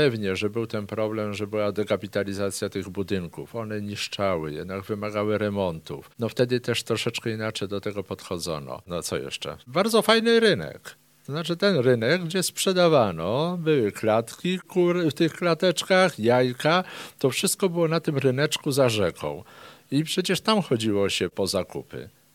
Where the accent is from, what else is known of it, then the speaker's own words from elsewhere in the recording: Cieplice Śląskie-Zdrój, Lower Silesian Voivodeship, Poland; Ja urodziłem się w Cieplicach Śląskich Zdrój. I przez kupę lat mieszkałem w Cieplicach Śląskich Zdrój. No, teraz to jest Jelenia Góra, Cieplice.